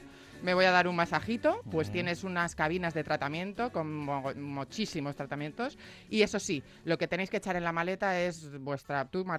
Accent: Spain; pues eso de que nos hemos sentido atraídos por otros viajeros, somos los europeos que más le pasa eso.

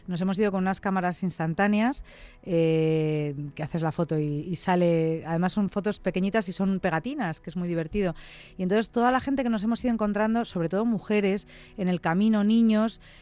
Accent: Spain; yo que sigo siendo la única española que ha dado la vuelta al mundo en moto

